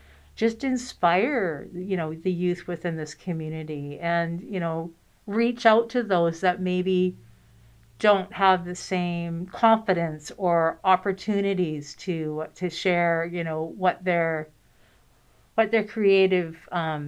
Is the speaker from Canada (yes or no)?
yes; Vancouver, British Columbia, Canada; now in Vancouver Island, Canada; I was born and raised in Vancouver, as was my husband, and we just fell in love with Vancouver Island, and just there's no turning back. We are not going back to the mainland.